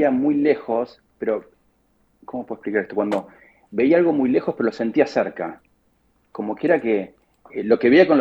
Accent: La Plata, Buenos Aires Province, Argentina; also born or lived in southern Argentina; Mira, yo nací en La Plata. Y me crié mucho en el sur porque mis viejos trabajaban en el sur y viajaban mucho. Y cuando volví a La Plata, yo entré en el Colegio San Luis en cuarto grado.

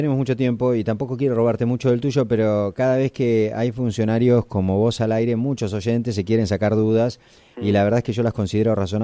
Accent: Tapalqué, Buenos Aires Province, Argentina; soy del interior

